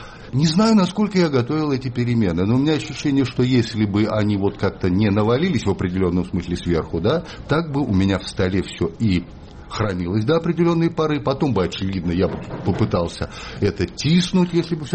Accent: Saratov, Saratov Oblast, Russia; родившись в Саратовской области и живя в городе Саратове, провинциальном большом, закрытом городе, промышленном

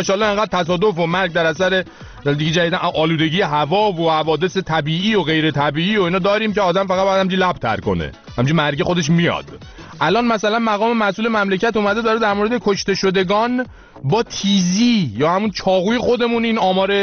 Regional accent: Iran; به عنوان یه ایرانی

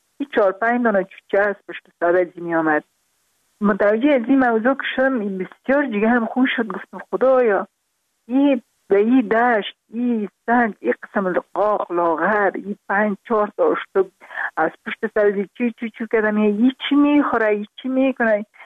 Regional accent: Parwan, Afghanistan; also born or lived in Kabul; در خود شهر کابل به دنیا آمدیم، من از پروان هستم.

